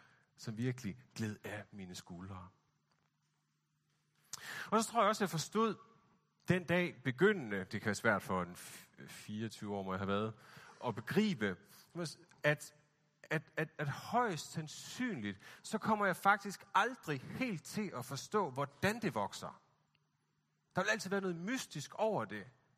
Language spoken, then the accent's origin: Danish; Central Denmark Region, Denmark; now in Copenhagen, Denmark; nu føler jeg mig sådan, som rigtig københavner, selvom jeg egentlig var fra Vestjylland